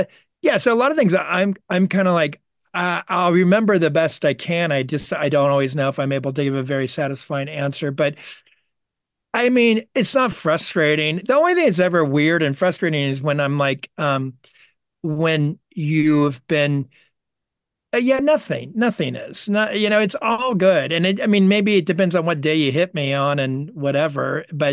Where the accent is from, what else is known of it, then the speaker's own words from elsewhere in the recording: Los Angeles, California, United States; Maybe it's because I'm from Los Angeles. I grew up like all these billboards everywhere and stuff, and the Hollywood sign on the hill, although it was 15 miles away from me.